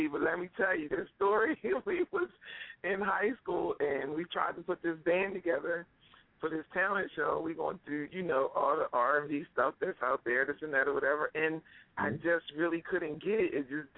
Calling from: Pine Hill, New Jersey, United States; I'm calling from Pine Hill, New Jersey.

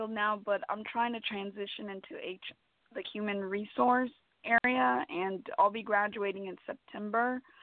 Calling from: Atlanta, Georgia, United States; I'm calling from Atlanta.

